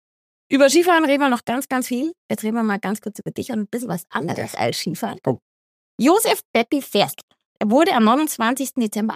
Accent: Munich, Bavaria, Germany; Und das habe ich jetzt schon gehört, also das als Münchnerin.

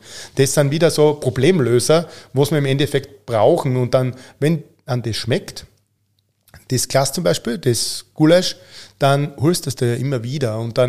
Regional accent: Austria

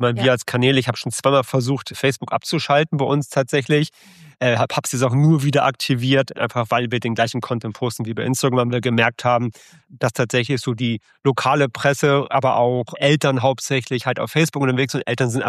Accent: Hamburg, Germany; Ich komme aus Hamburg.

